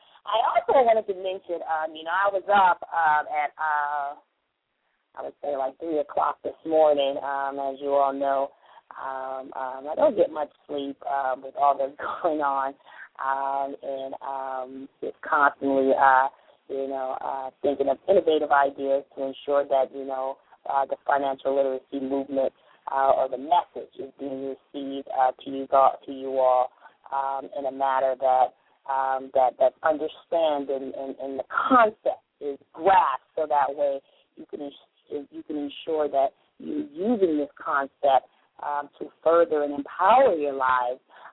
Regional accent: San Diego, California, United States; I'm in San Diego because, you know, people and the followers, you know, here in my hometown, which is hard as hit, they're like, you know, requested me to come and see how I can contribute and help restore the community that I was, I'm actually from and was raised in.

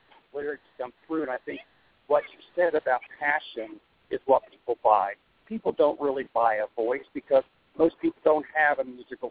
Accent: Oklahoma, United States; and remember, I'm from Oklahoma, so you got to tell me three times.

